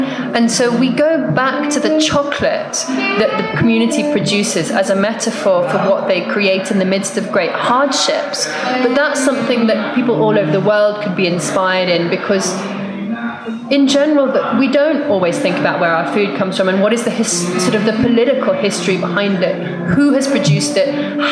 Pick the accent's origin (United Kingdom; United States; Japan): United Kingdom; England; now in Colombia; as a foreigner in Colombia, one of the first things that people ask me is, oh, so where are you from? Ah, England.